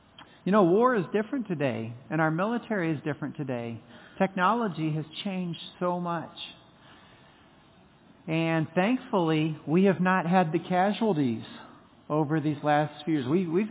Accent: Indiana, United States; And, you know, I grew up in Indiana. It was the Indy 500.

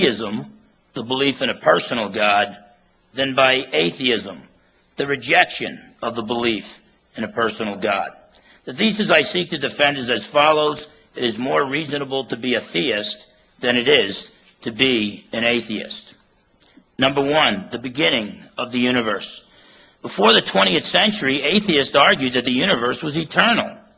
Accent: Washington, United States; I'm from Western Washington, so it's nice to drive across and come out here to Eastern Washington.

